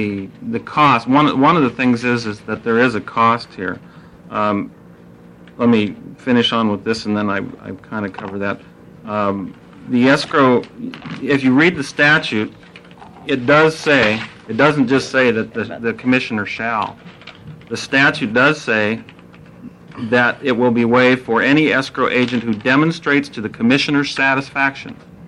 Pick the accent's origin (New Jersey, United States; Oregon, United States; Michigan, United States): Oregon, United States; I was born in Oregon and been a resident of Oregon all my life.